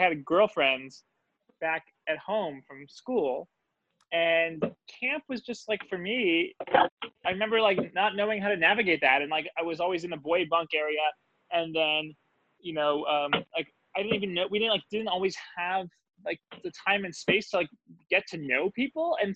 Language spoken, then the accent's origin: English; New Jersey, United States; there was a lot of kids all from Long Island. I'm from New Jersey. A lot of kids from Brooklyn.